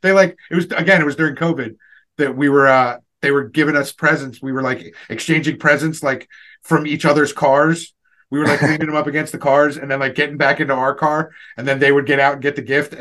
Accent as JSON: {"language": "English", "town": "Philadelphia", "region": "Pennsylvania", "country": "United States", "said": "Like when I go to places and I say I'm from Philly, people instantly want to fight you"}